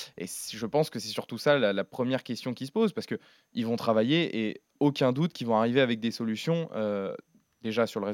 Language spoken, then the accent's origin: French; France; en tant que Français